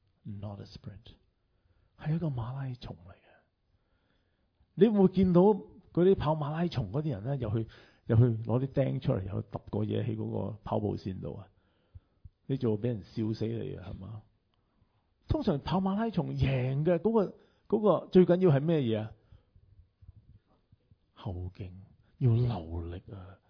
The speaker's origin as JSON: {"language": "Cantonese", "country": "China", "said": "即係好似我哋中国人呢，要求我哋嗰啲细佬哥呢每分钟都要佢做功课"}